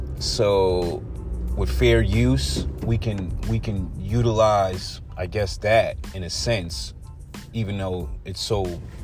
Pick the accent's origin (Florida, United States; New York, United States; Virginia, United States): New York, United States; You know, of New York and growing up in New York and the legacy of New York